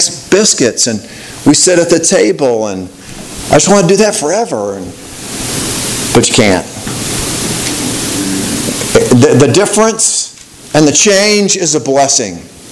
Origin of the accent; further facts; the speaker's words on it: Dallas, Texas, United States; I grew up in Dallas and my mother and my brother still live there.